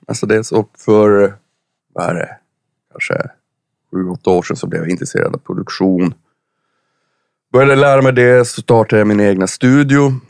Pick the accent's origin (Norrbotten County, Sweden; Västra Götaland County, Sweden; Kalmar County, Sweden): Norrbotten County, Sweden; Piteå; moved away as an adult; now in Stockholm, Sweden; som sagt, och jag flyttade till Stockholm när jag var 19 från Piteå.